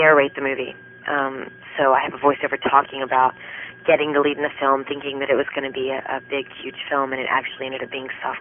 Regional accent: Texas, United States; No, I'm from Texas

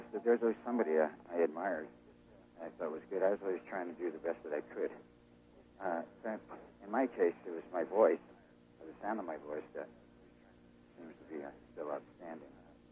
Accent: San Francisco, California, United States; In San Francisco.

